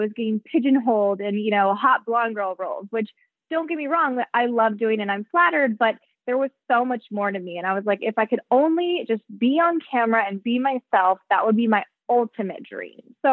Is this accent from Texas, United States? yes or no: yes; Dallas, Texas, United States; So originally I went, I'm originally from Dallas, Texas. I went to school for theater right after high school.